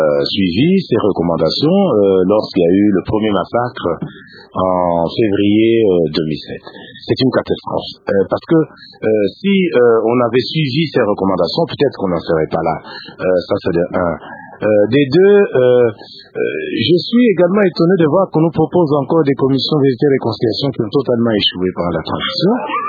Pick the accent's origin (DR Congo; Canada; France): DR Congo; Kongo Central; Chez nous, au Bas-Congo, la palabre fait partie du moyen de résoudre les conflits.